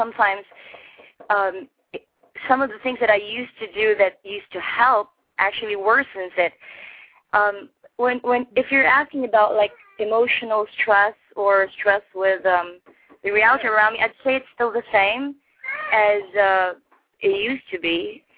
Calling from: Stafford, Texas, United States; Oh, I'm in Stafford, very near Houston. It's part of the greater Houston area.

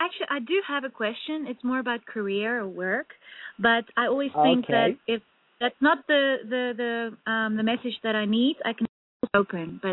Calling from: Netherlands; English is a second language; In the Netherlands.

